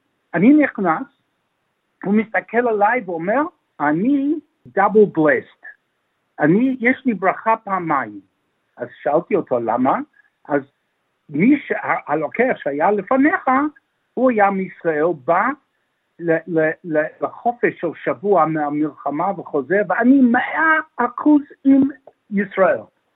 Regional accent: Melbourne, Victoria, Australia; אני יליד מלבורן. אני בוגר בית ספר הר הצופים, מאונט סקופרס.

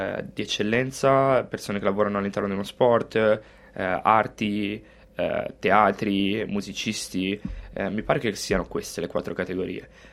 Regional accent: Rapallo, Liguria, Italy; io sono nato e cresciuto a Rapallo

